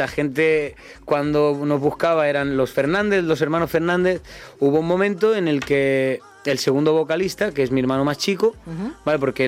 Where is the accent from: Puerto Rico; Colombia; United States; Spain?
Spain; Figueres, Catalonia; Yo soy de Cataluña, soy catalá, soy de Figueras, soy de Figueras.